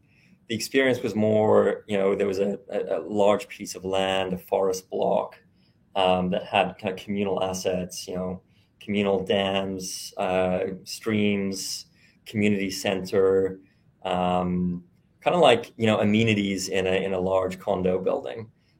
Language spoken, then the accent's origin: English; Australia; now in Switzerland; So I was born in Switzerland, grew up in Australia on a hippie commune, made my way back to Switzerland